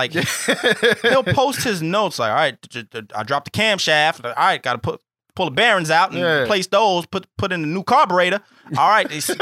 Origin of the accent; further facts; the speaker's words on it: East Coast, United States; But ES just stands for East Side, because we're from the East Coast, so we put that.